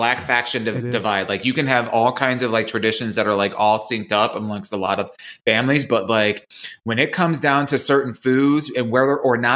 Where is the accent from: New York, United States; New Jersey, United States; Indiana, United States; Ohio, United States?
Indiana, United States; Gary; So I'm originally from Gary, Indiana.